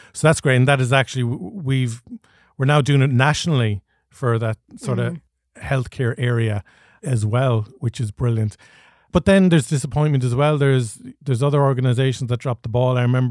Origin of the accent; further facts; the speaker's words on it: Ireland; And I suppose there can be that island mentality as well, being Irish.